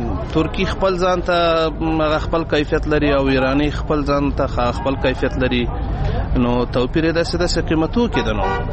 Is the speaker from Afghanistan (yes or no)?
yes; Logar, Afghanistan; زه د لوګر ولایت اوسیدونکی یم